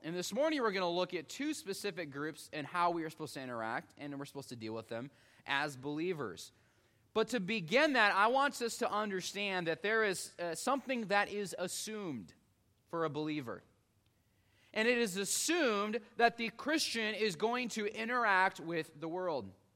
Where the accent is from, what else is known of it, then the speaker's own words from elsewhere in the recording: Illinois, United States; it is definitely much different than what I grew up doing in Illinois